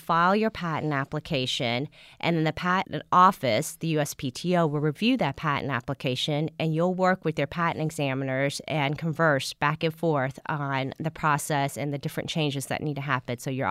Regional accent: Houston, Texas, United States; I grew up in Houston, Texas, 15 minutes away from the Johnson Space Center.

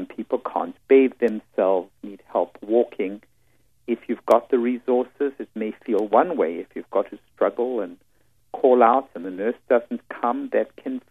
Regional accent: South Africa; now in New York, United States; I came from South Africa to New York. It was perhaps one of the greatest adversities that I faced in coming to the North because I have SAD myself.

